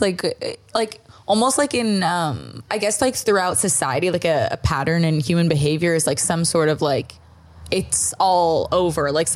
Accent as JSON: {"language": "English", "town": "Toronto", "region": "Ontario", "country": "Canada", "said": "No, I'm from Toronto."}